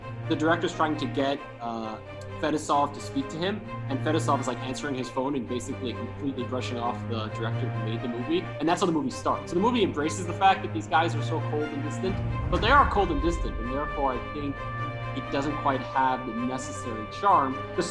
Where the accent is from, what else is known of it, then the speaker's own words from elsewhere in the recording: Minnesota, United States; I'm not a huge hockey fan, even though I'm from Minnesota.